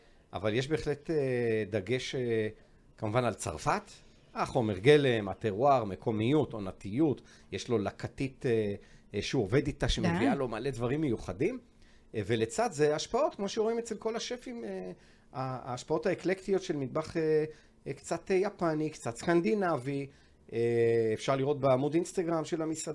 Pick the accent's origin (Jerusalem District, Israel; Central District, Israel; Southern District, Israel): Jerusalem District, Israel; Jerusalem; גם אני ירושלמי במקור